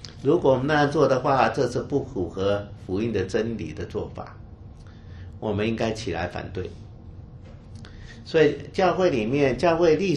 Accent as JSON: {"language": "Chinese", "region": "Taichung", "country": "Taiwan", "tie": "born or raised there", "said": "这个我以前在台中长大，台中就是一个真耶稣教会，那牌子打弄得很高的"}